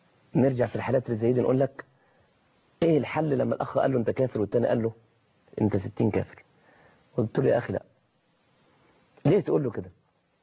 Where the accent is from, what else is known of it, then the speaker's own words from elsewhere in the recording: Egypt; قيمة الأشياء اللي حوالينا الخاصة بنا كمصريين